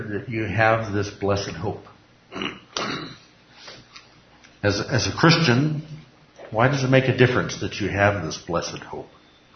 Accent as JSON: {"language": "English", "town": "Palo Alto", "region": "California", "country": "United States", "tie": "born or raised there", "said": "the church I grew up in over in Palo Alto, California"}